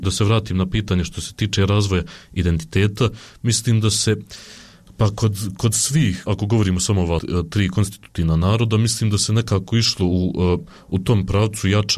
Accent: Bosnia & Herzegovina

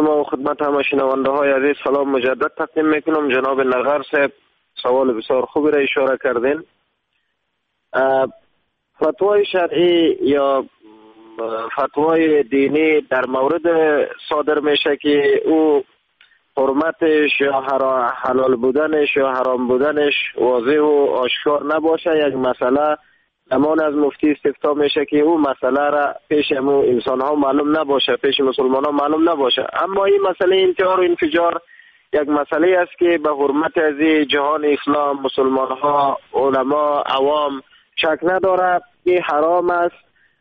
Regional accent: Afghanistan; شخصا خودم به عنوان یک افغان مسلمان

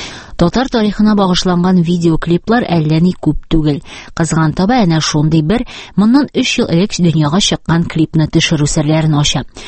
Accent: Leninо-Kokushkino, Tatarstan, Russia; Мин үзем Петрәч кызы, Петрәч районының Ленинка Кушкина авылында туып үстем.

